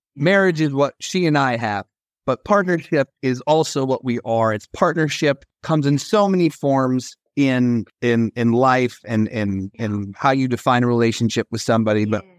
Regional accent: Colorado, United States; the big sports team, American football sports team in my home state of Colorado.

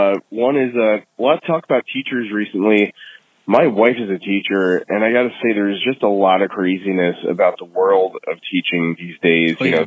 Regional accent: Medford, New Jersey, United States; also born or lived in Morris County; I was up there for 10 years, but I grew up in Burlington County and moved back down into my old hometown of Medford.

